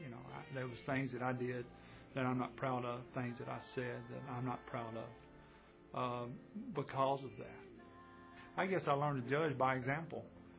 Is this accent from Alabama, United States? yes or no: yes; Birmingham, Alabama, United States; born there; now in Madison, United States; I was born in Birmingham, Alabama. Growing up, I was the youngest of 9 kids.